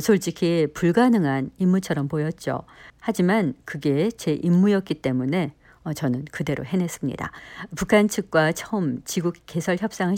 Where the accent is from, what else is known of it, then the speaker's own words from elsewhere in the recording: Minnesota, United States; 저는 미국 미네소타에서 나고 자랐지만